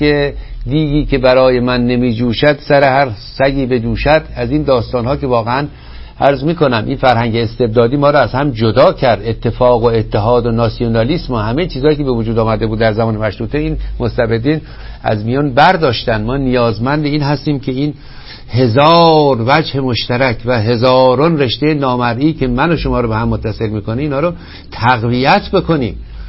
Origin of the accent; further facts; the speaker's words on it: Iran; بنده اینجا بنشینم به عنوان یک ایرانی بدانم یک ایرانی دیگر داره شکنجه میشه